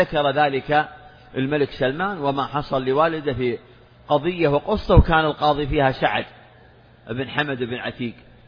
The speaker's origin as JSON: {"language": "Arabic", "country": "Saudi Arabia", "said": "هذه بلادنا المملكة العربية السعودية،"}